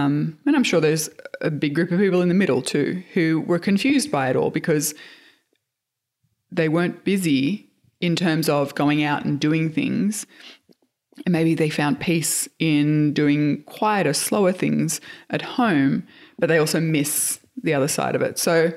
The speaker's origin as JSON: {"language": "English", "country": "Australia", "said": "discovering just how connected the world was and how isolating it feels as an Australian to not be able to leave your country and all that sort of stuff."}